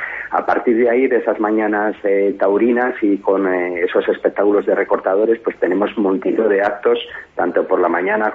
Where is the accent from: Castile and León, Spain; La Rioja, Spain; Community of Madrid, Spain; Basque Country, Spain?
La Rioja, Spain; tanto los sorianos como los riojanos, para acercarnos ambos a nuestras capitales, y que estamos muy cerquita, y que, bueno, ya saben los sorianos que somos tan acogedores como ellos